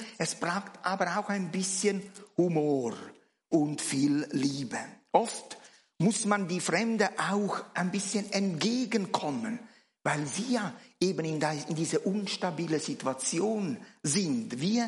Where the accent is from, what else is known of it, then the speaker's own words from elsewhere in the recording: Switzerland; So ein Stück weit ist unsere Kultur als Schweizer schon Referenz.